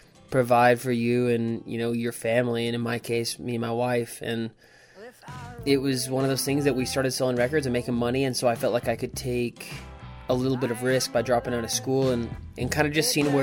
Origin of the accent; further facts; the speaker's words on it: Lincoln, Nebraska, United States; And I grew up in Nebraska, in Lincoln, and I sure as hell was not about to move back to Nebraska.